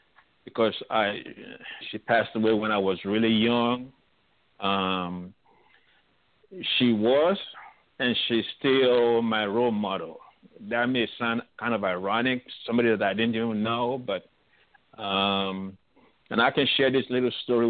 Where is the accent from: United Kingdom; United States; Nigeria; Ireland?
Nigeria; the city where I grew up in Nigeria